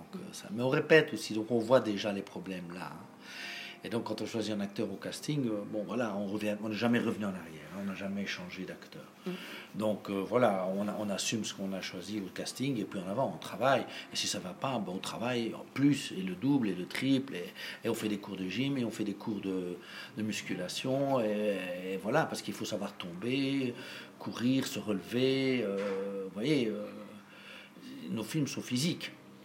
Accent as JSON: {"language": "French", "country": "Belgium", "said": "mais je veux dire, chez nous, en Belgique"}